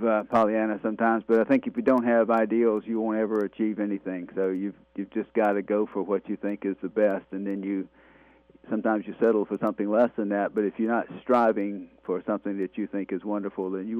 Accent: United States; Well, I grew up in Lawrence County, not far from where we are right now.

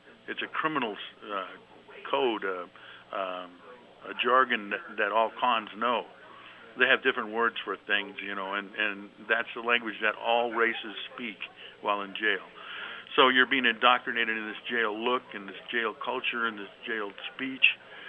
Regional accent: Compton, California, United States; I grew up in Compton. It was primarily a black neighborhood.

